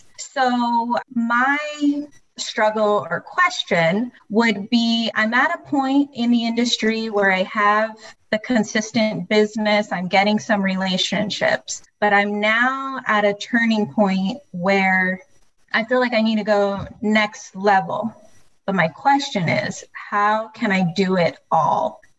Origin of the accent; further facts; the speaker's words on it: California, United States; And I'm from Southern California.